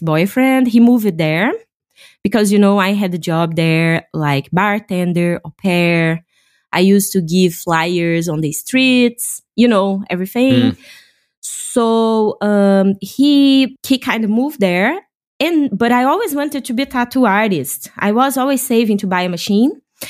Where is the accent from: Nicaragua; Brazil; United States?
Brazil; now in Germany; I come from Brazil.